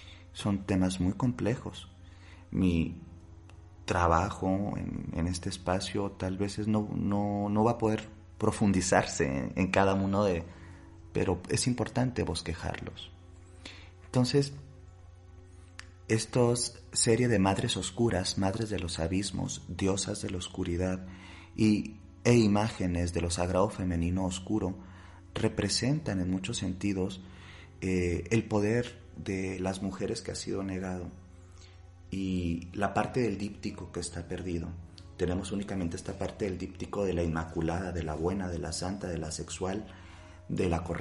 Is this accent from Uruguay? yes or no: no; Mexico; en este caso yo, como mexicano también